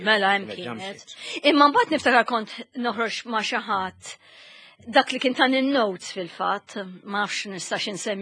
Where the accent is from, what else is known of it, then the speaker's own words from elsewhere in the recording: Kingston, London, United Kingdom; fejn kont mort nagħlem il-barra jien ta' Kingston, waħda mill-barras ta' Londra.